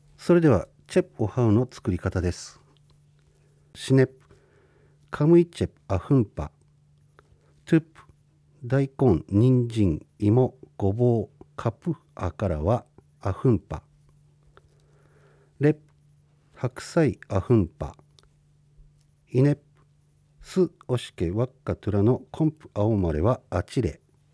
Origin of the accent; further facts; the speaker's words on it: Shinhidaka, Hokkaido, Japan; 私は新日高町出身の … NPO 法人新日高園協会の事務局を務めておりまして、20何年ぐらいですね、長いことアイヌ語を続けているものでございます。